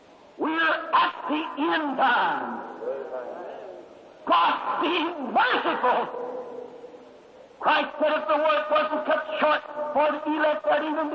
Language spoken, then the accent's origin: English; Kentucky, United States; When I was a little boy, I was raised up here in Kentucky. We were very poor.